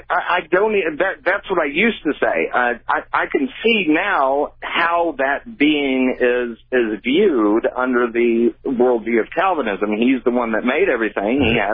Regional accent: Texas, United States; The high school I was just my hometown high school in Texas

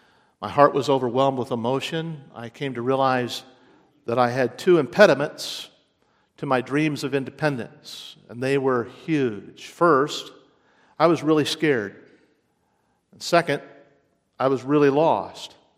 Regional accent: Bellefontaine, Ohio, United States; I traveled up East Columbus Avenue in my hometown of Belle Fountain, Ohio.

